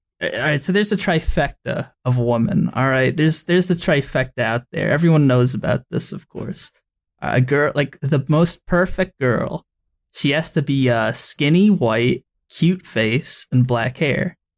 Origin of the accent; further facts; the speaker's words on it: Canada; I'm Canadian.